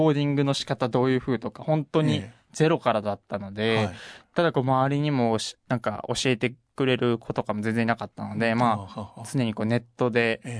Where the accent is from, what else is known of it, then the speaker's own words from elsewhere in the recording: Gifu, Japan; この時そうです、岐阜、地元岐阜なんですけども、岐阜にいまして